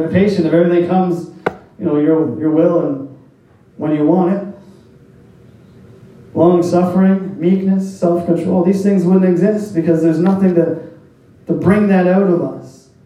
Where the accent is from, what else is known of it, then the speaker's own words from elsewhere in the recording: Canada; people would ask, oh, are you American? No, I'm not. How dare you? I'm Canadian.